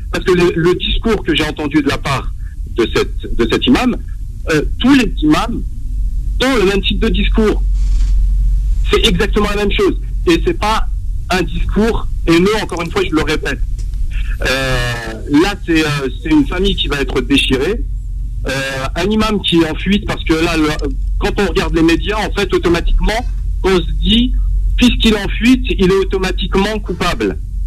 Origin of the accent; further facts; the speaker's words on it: Mantes-la-Jolie, Île-de-France, France; Je suis de Mantes-la-Jolie.